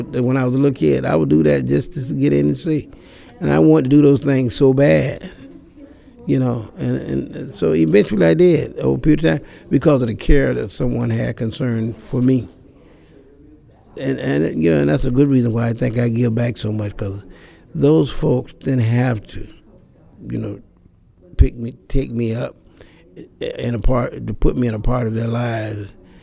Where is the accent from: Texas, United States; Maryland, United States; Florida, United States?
Florida, United States; St. Petersburg; I was born June 14th, 1943. I grew up in St. Petersburg.